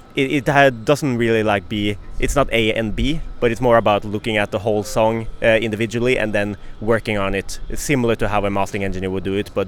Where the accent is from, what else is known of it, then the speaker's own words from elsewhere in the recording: Norway; born and raised in Norway.